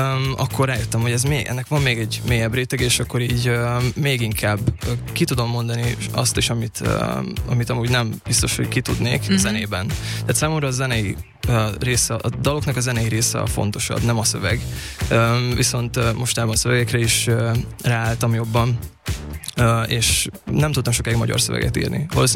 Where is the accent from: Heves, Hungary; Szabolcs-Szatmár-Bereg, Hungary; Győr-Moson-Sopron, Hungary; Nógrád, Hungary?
Szabolcs-Szatmár-Bereg, Hungary; Nyíregyháza; Igen, nyíregyházi vagyok, és innen is üdvözlök mindenkit, Nyíregyházán, kis családot